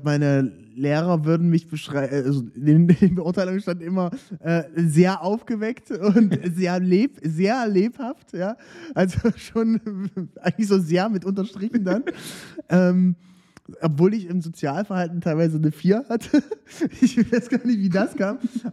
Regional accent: Aken, Saxony-Anhalt, Germany; Also ich komme aus der kleinen Stadt an der Elbe, aus Aachen. Das kann man sich ganz gut merken. Bei Aachen macht die Elbe einen Haken. Ist unweit von Dessau. Und kleines Städtchen mit 8000 Einwohnern.

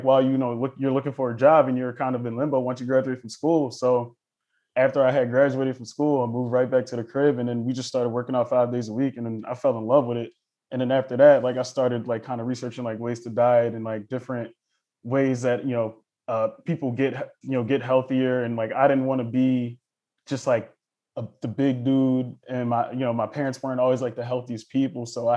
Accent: Elkins Park, Pennsylvania, United States; I grew up in Philly, so I grew up in this area called Elkins Park. So it's probably like about 30, 40 minutes from Temple University, give or take.

